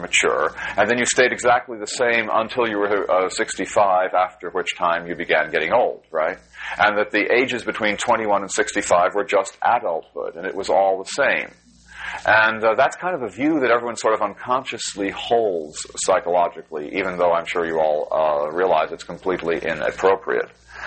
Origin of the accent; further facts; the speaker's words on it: California, United States; I come from California, where it's, of course, as you know, virtually an obsession.